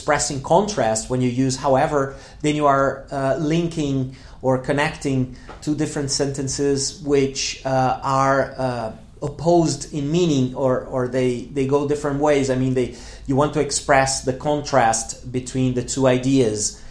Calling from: Porto Alegre, Rio Grande do Sul, Brazil; English is a second language

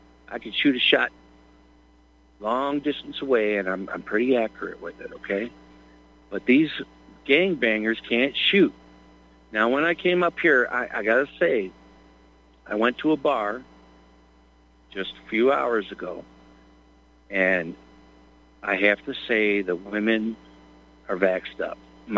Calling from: Wisconsin, United States; I'm up on my land, man. I'm hearing crickets, and I'm seeing the stars in Wisconsin.

